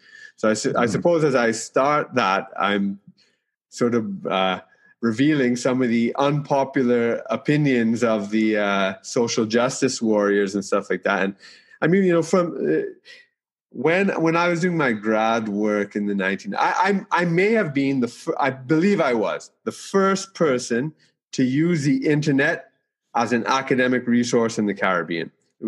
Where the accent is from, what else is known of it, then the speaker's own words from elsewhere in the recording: Canada; also born or lived in United States; now in Trinidad and Tobago; I was actually born in the U.S., although I never lived there. And I grew up in Canada, and I did my first degree at the University of Toronto. But my parents are from Trinidad and Tobago.